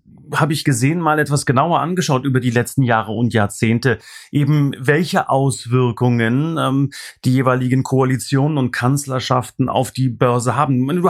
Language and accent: German; East Germany, Germany; Du weißt ja, ich komme aus dem Osten